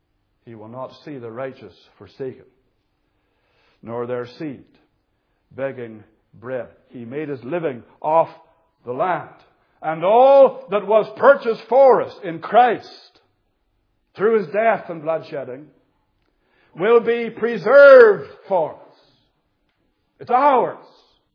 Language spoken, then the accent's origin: English; Canada; now in United Kingdom; I know there's a famine in my homeland of Canada, although this is my home now. I'm a British citizen now.